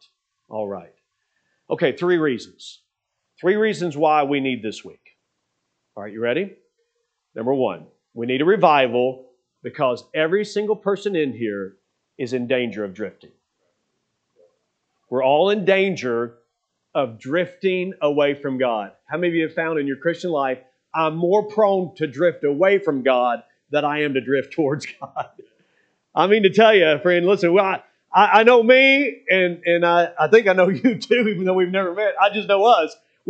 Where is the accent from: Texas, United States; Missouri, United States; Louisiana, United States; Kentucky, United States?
Kentucky, United States; I grew up in Kentucky, so I absolutely love the outdoors and being on a river